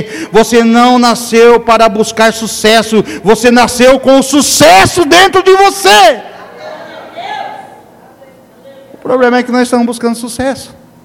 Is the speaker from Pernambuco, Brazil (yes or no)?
yes; Pernambuco, Brazil; born there; eu nasci, foi na parteira lá no Pernambuco, num chão pisado. Era parteira, não tinha hospital.